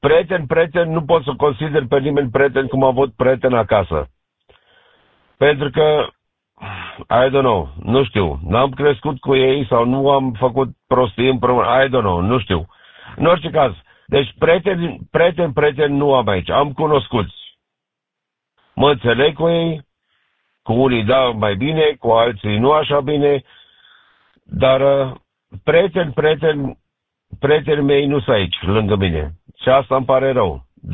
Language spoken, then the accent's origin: Romanian; Timișoara, Timiș County, Romania; moved away; also born or lived in Brăila; Acolo am crescut, la Timișoara m-am născut, la Timișoara m-am dus la școală, până am plecat din 85 am plecat din România și din 97 n-am mai fost.